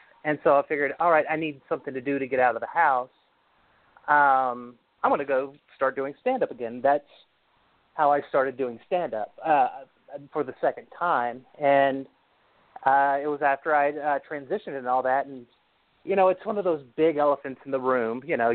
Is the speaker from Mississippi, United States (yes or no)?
yes; Mississippi, United States; It's just that I grew up in Mississippi, which is, you know, not exactly the Catskills